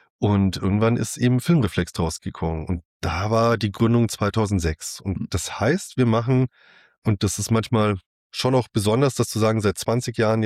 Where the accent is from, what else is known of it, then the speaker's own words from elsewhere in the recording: Bavaria, Germany; Ja, ich komme aus einem kleinen Städtchen aus dem Unterallgäu.